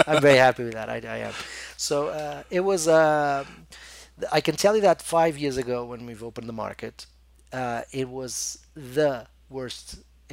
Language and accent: English; Porto, Norte, Portugal; No, my hometown is Porto.